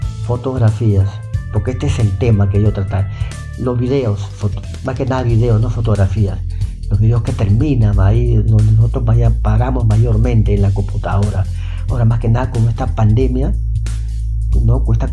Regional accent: Peru; Bueno, yo soy de Perú, vivo en Lima, entonces no tengo idea

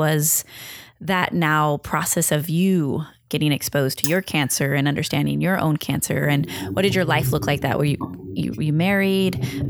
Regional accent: Long Beach, California, United States; We're from Long Beach, California.

